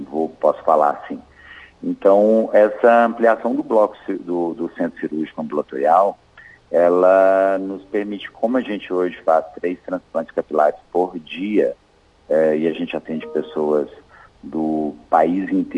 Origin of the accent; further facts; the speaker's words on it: Belo Horizonte, Minas Gerais, Brazil; now in Caxias do Sul, Brazil; eu cheguei em Caxias do Sul, eu sou mineiro de Belo Horizonte